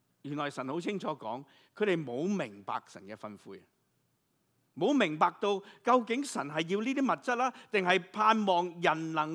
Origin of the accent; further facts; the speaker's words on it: China; moved away; 我们中国人来的嘛，有自己地方，为什么我们会去了第二个，去了来了一个西方